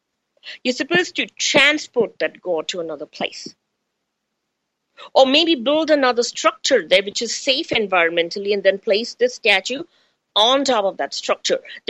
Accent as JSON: {"language": "English", "country": "India", "tie": "born or raised there", "second_language": "English", "moved": "yes", "lives_now": "United States", "said": "Okay, see, my accent is changing, right? Because I'm Indian, grew up in India, and then lived donkey's years, so many years in America. So my accent changes."}